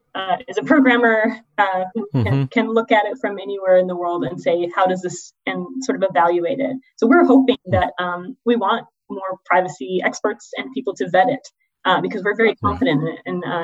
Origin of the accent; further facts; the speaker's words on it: Arizona, United States; So I'm from Arizona originally, my family. And right now I'm in Arizona with family during, until things get back to normal.